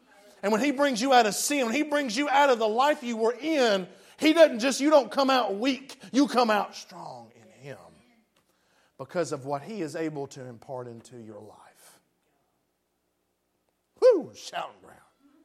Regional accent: Jackson, Tennessee, United States; I'm from Jackson, Tennessee.

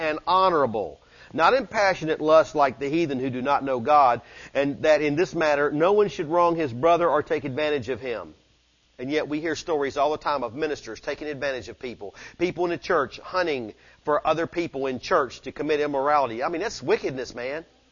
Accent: Tennessee, United States; we're from Tennessee, and we can do all that, but that's just fun, right?

